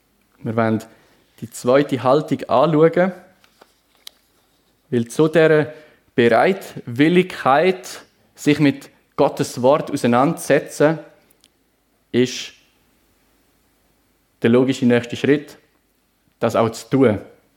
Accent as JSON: {"language": "German", "region": "Aargau", "country": "Switzerland", "said": "Entschuldigung, ich bin Aargauer."}